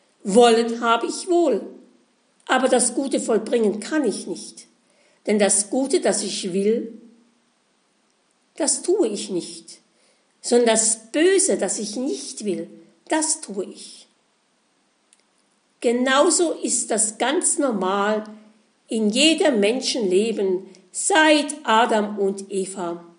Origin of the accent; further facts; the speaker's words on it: Mainz, Rhineland-Palatinate, Germany; born there; So heißt es in meiner Geburtsstadt Mainz.